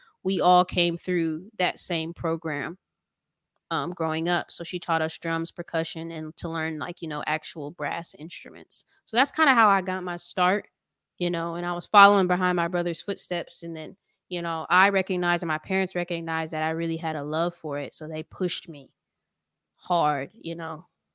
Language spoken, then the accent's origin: English; Long Beach, California, United States; now in Los Angeles, United States; even though I grew up in Long Beach, I still come around, you know, every other week. But I live downtown in downtown L.A.